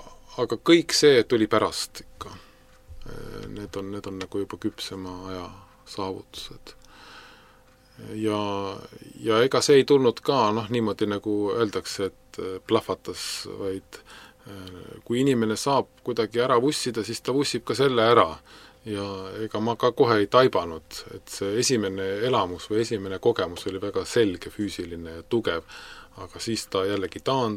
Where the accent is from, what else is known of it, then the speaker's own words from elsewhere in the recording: Tallinn, Harju County, Estonia; Ma elasin ju Tallinnas, olen sündinud Tallinnas kõikide nende kirikute keskel.